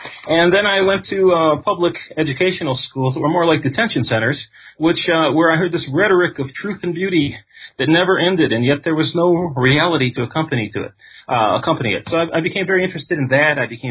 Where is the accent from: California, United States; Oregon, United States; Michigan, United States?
Michigan, United States; Detroit; I grew up in Detroit, which is a former city. I mean, it's still there, the shell.